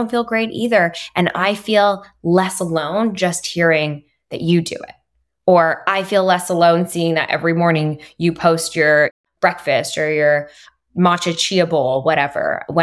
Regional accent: Montreal, Quebec, Canada; I'm originally from Montreal, so I have that French background.

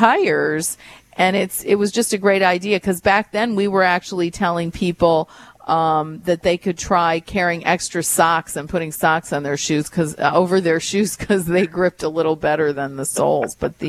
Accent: New York, United States; now in Baltimore, United States; when I first moved to Baltimore, like almost 20 years ago, and I was from New York originally.

